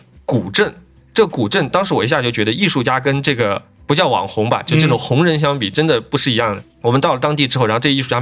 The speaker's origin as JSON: {"language": "Chinese", "region": "Sichuan", "country": "China", "said": "但是我们四川那边，我们首先语言就不一样"}